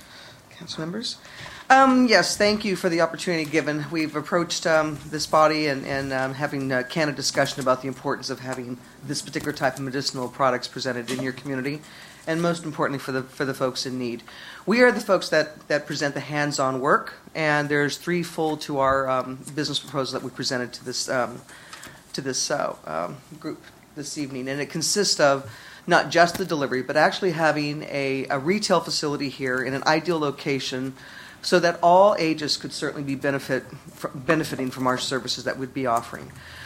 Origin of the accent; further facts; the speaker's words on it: California, United States; We came from the Bay Area, and our intention in moving here, which we did in December